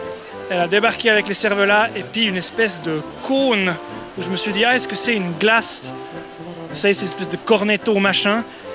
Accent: Switzerland; Par contre, vu que je suis un vrai Suisse

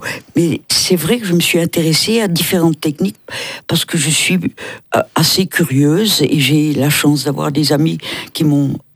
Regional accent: Cortaillod, Neuchâtel, Switzerland; je viens de Courtaillot

